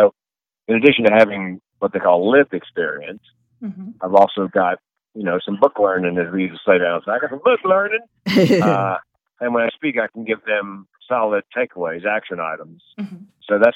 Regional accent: Raleigh, North Carolina, United States; Came off the road to some radio back in Raleigh, my hometown, North Carolina.

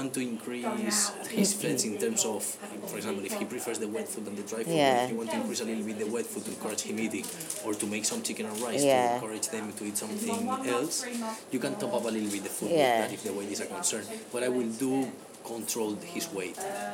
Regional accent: Ireland; accent: Irish; It's my Irish accent.

